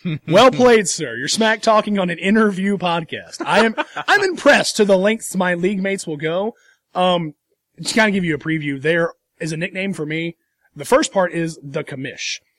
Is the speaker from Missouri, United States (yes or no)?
yes; Missouri, United States; from Southeast Missouri.